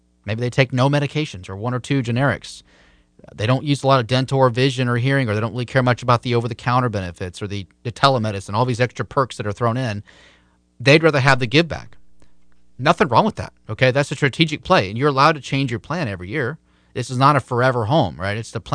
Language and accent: English; Florida, United States; a large chunk of my business is here in my home state of Florida.